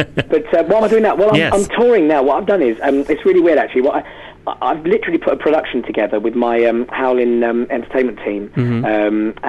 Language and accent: English; England, United Kingdom; And then obviously, I revealed myself being English.